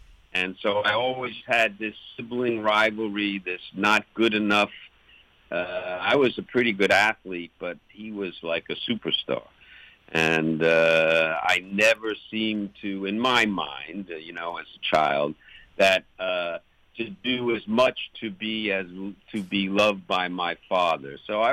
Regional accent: Long Island, New York, United States; moved away; I was raised in on Long Island, outside New York City. My father was a very successful a New York real estate lawyer, and I lived a very blessed life full of abundance.

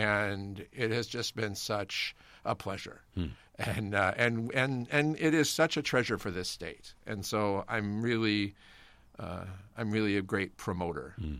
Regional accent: Omaha, Nebraska, United States; moved away as an adult; now in Wisconsin, United States; Okay. Well, I actually, I am not from Wisconsin. I'm actually a transplant from Omaha, Nebraska.

